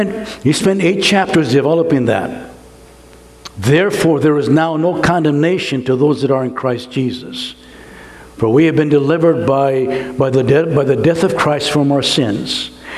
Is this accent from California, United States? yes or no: yes; California, United States; We're from California. California is, in some ways, the breadbasket of the world. We are an agricultural state.